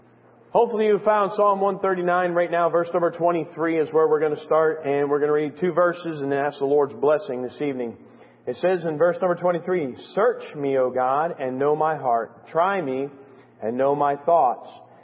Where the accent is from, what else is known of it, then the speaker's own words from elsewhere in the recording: Michigan, United States; born there; Much like your preacher, I was born in Michigan. I come by it honestly.